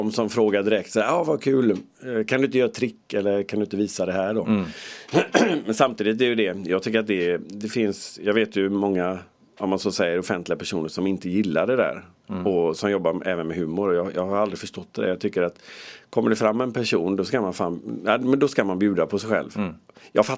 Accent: Gothenburg, Västra Götaland County, Sweden; jag är uppvuxen på Hisingen i Göteborg. Det är ju rätt roligt alltså. Det står Biskopsgården i mitt pass som födelseort. Mina föräldrar bodde där ett kort tag när jag föddes.

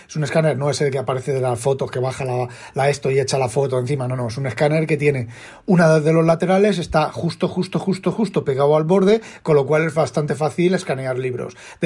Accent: Elda, Valencian Community, Spain; born there; uno de los editores es un chaval de Elda, donde yo nací.

